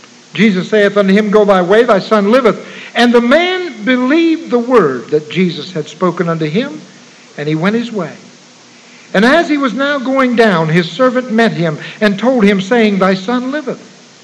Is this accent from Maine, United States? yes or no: no; East Liverpool, Ohio, United States; born there; I was born in East Liverpool City Hospital